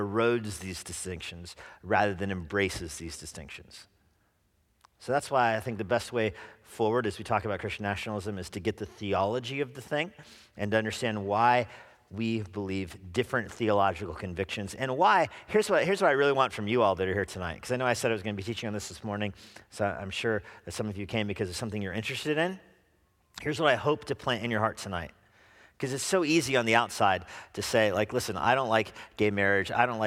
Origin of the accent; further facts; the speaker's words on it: New Mexico, United States; You know, I'm from New Mexico, which was founded long before Plymouth Rock, okay?